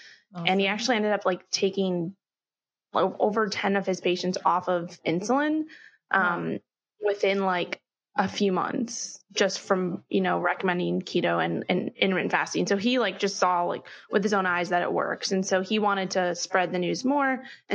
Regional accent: Manhattan, New York, United States; everybody always asks me that question. Like, what is it like growing up in Manhattan? I'm like, well, I didn't know anything else.

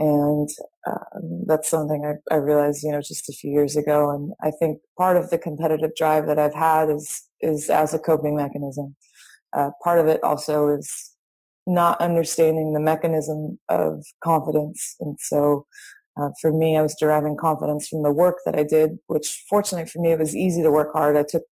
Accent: Stockton, California, United States; I grew up in Stockton, California, which is in Northern California, about an hour south of Sacramento.

